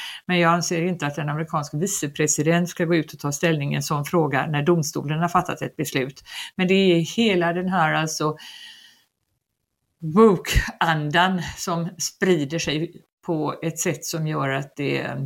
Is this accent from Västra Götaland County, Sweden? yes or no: yes; Gothenburg, Västra Götaland County, Sweden; moved away as an adult; also born or lived in Paris; som den göteborgare jag var